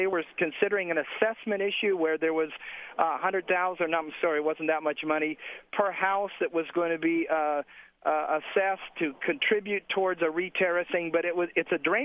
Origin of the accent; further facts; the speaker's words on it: La Conchita, California, United States; I'm actually from the La Conchita area. Currently, I'm on a business trip in Florida